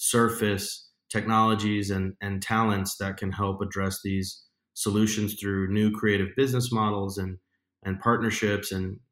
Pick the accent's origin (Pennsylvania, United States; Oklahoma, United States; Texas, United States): Texas, United States; El Paso; the chief information and innovation officer for the city of El Paso, which is my hometown